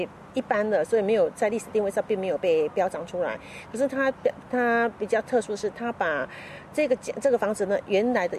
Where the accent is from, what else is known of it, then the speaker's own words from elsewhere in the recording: Taiwan; 我是台湾人哈，以台湾来讲